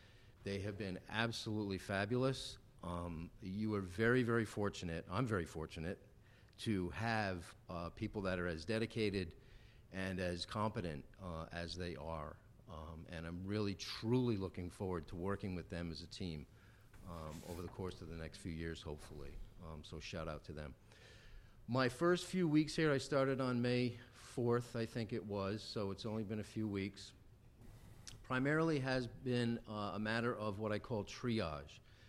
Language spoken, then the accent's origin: English; Waterford, Connecticut, United States; I was born and raised in Waterford, Connecticut.